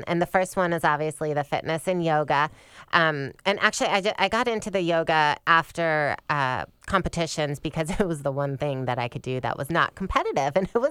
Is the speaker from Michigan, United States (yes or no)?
yes; Michigan, United States; moved away as an adult; now in California; And, you know, so I grew up in Michigan, and so thinking about, one, moving to California where there's sunshine all the time was a huge benefit.